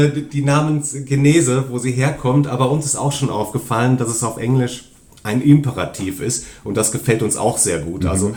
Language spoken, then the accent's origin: German; Dortmund, North Rhine-Westphalia, Germany; Ich komme aus Dortmund. Ich bin übrigens gebürtiger Dortmunder. Ich wohne hier schon seit 43 Jahren.